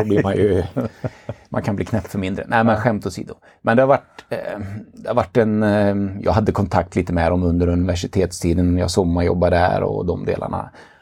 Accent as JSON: {"language": "Swedish", "town": "Grästorp", "region": "Västra Götaland County", "country": "Sweden", "tie": "born or raised there", "lives_now": "Vara, Sweden", "said": "Jag är född och uppvuxen i Grästorp, en liten idrottskommun."}